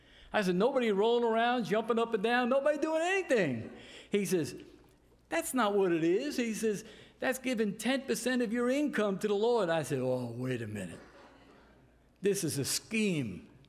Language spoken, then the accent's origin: English; Bronx, New York, United States; So I thought, I'm from the Bronx, and the only Baptist that I had any contact with were the black Baptist churches in the Bronx.